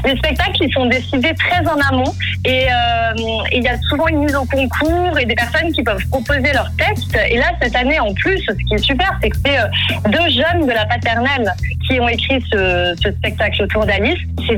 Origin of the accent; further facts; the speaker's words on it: Valais, Switzerland; moved away as an adult; je suis valaisanne, mais je suis partie à 18 ans de la Suisse. Et quand je me suis réinstallée en Suisse, il n'y a pas si longtemps